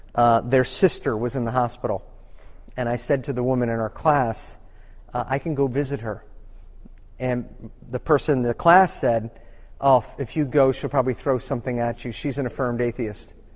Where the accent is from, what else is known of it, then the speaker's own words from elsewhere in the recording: New York, United States; I'm a New Yorker. I'm living in Illinois. New Yorkers are aggressive drivers.